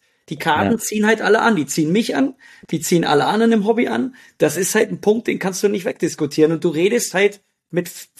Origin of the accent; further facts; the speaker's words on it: Hanover, Lower Saxony, Germany; ich komme ja aus Hannover